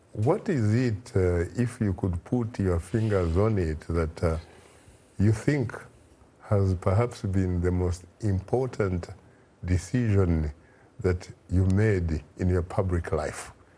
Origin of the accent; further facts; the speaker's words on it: Kabale, Western Region, Uganda; that's the reason why I always say I'm a kid from Kabale.